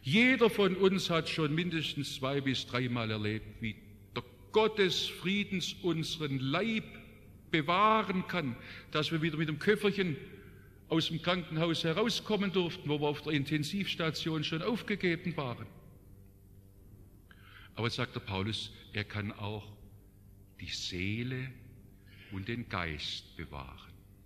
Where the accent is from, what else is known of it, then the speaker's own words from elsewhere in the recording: Stuttgart, Baden-Württemberg, Germany; accent: Stuttgart Swabian; also born or lived in Black Forest; Ich bin im Schwarzwald geboren, in Stuttgart aufgewachsen. Das hat mich durch und durch geprägt. Mein Schwäbisch ist ein Stuttgarter Schwäbisch.